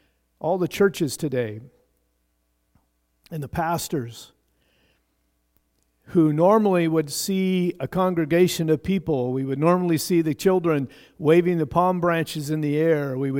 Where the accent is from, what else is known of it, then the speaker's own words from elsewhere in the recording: Pendleton, Oregon, United States; Growing up in Pendleton, Oregon, as a child, I thought it was the best place to live.